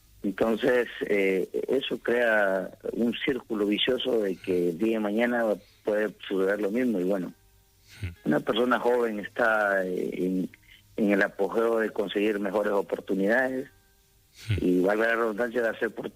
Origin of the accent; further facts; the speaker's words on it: Honduras; now in Barcelona, Spain; Soy hondureño, pero